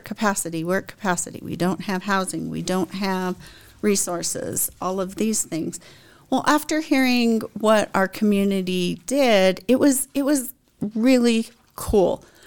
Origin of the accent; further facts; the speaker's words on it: Alamosa, Colorado, United States; I was born and raised here in Alamosa. I went to Alamosa High School, Adams State University.